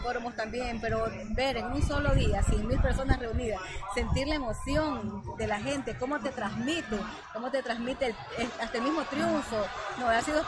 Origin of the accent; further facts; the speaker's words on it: Ecuador; Sí, somos periodistas hípicas de Ecuador.